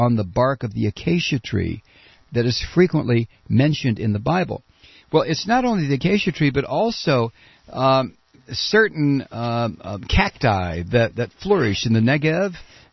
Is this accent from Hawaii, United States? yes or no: no; Ohio, United States; Ohio, my home state, the most corrupt dunghole in the 48 contiguous states.